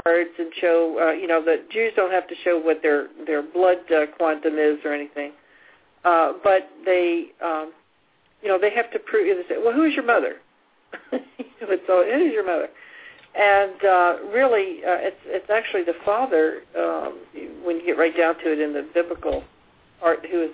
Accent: Cabin John, Maryland, United States; born there; I lived in Cabin. Well, I was born in Cabin John, Maryland, which is next to the Potomac River.

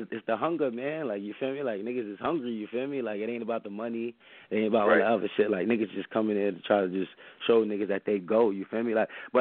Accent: Harlem, New York, United States; And I'm from Harlem, so it's like, come on, like, that's all Harlem based, you feel me?

